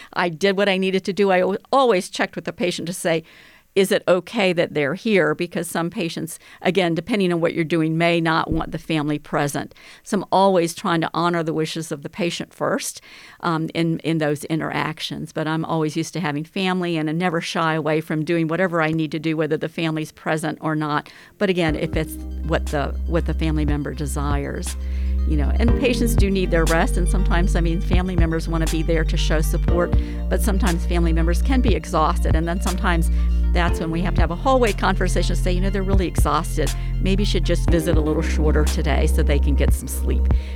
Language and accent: English; North Carolina, United States; I think it's also because I'm from North Carolina, so I'm used to having family all over in the room.